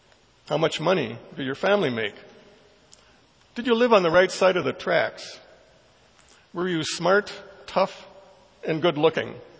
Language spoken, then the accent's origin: English; Duluth, Minnesota, United States; When I was growing up in Duluth in the 1950s, we were taught the Beatitudes in church.